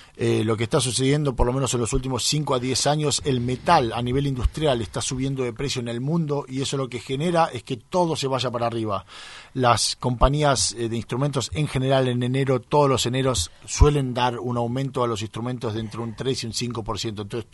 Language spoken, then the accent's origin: Spanish; Temperley, Buenos Aires Province, Argentina; also born or lived in Lanús; yo no nací en Júpiter, nací en la Argentina, de hecho en el Policlínico de Lanús, viví toda mi vida en Temperley.